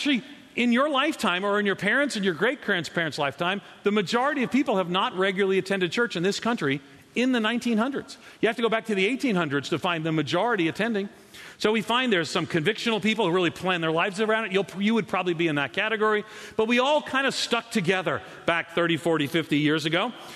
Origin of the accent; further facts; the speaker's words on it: New York, United States; You know, I grew up Catholic on Long Island, just outside of New York City. We were Irish Catholic.